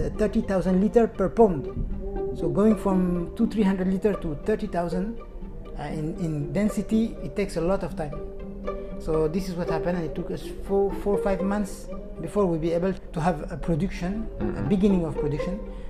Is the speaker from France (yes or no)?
yes; France; moved away as an adult; now in Malaysia; I'm a French expatriate. I live in Malaysia for a few years now, six, seven years. I grew up in France, then I studied there, and I worked in the Middle East.